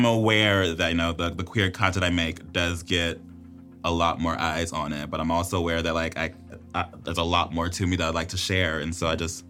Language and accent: English; Los Angeles, California, United States; I'm very much in a bubble. I'm born and raised in Los Angeles. I have a very accepting family.